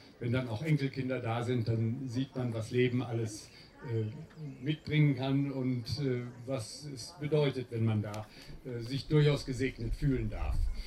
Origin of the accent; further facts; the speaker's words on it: North Rhine-Westphalia, Germany; als Westfale mit einer gewissen Portion Dickkopf tut das manchmal ganz gut